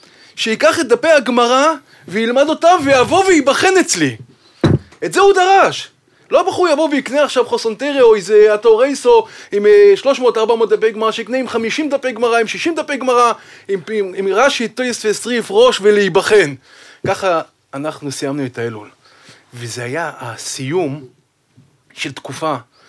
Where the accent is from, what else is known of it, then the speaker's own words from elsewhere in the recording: Bnei Brak, Tel Aviv District, Israel; אני הגעתי כילד בני ברקי. לישיבת עטרת ישראל